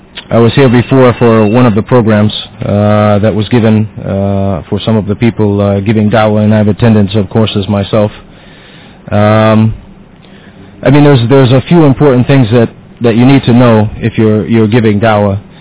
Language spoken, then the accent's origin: English; United States; now in Qatar; I'm an American. I've been a Muslim for about 10 years. I've been in Qatar for about 5 years.